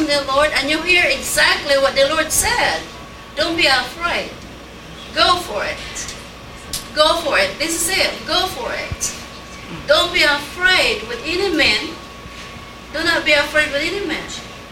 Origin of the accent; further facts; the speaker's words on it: Philippines; Okay, I'm from the Philippines, and I had faced so much hurts.